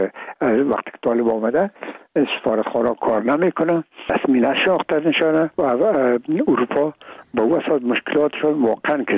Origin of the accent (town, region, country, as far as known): Afghanistan